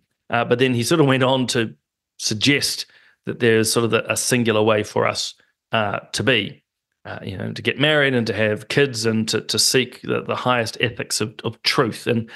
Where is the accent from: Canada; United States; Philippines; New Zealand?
New Zealand; there's nothing wrong about being a New Zealander and being proud about our country and proud about our heritage.